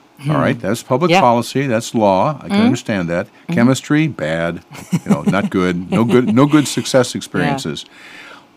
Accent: Chicago, Illinois, United States; The reason I say is because I'm from South Shore.

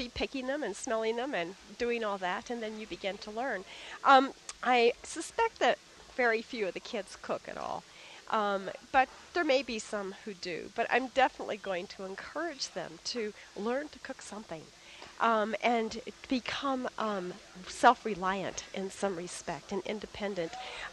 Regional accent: California, United States; because of when I grew up and growing up in California and actually having a backyard one could eat from.

